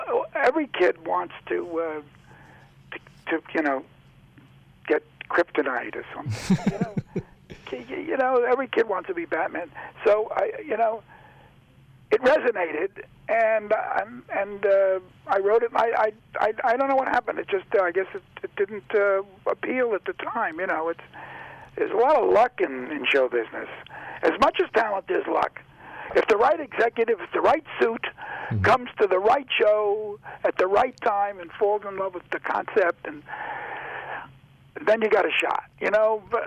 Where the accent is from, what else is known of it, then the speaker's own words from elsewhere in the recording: Brooklyn, New York, United States; I grew up in Brooklyn.